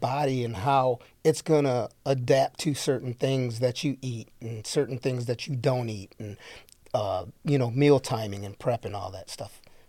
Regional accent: Sandusky, Ohio, United States; My dad owned a gym in Sandusky. I'm from Sandusky originally.

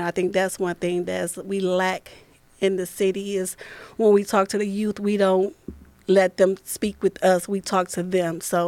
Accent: Toledo, Ohio, United States; I was born and raised in Toledo, Ohio. I'm a mom of three.

